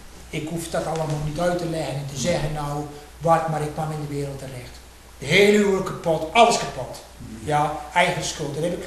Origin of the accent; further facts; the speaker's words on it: Urk, Flevoland, Netherlands; born there; also born or lived in Australia; Zo heb ik een tijd lang in Australië geleefd. Na 6 jaar ging ik voor het eerst weer terug naar mijn geboortedorp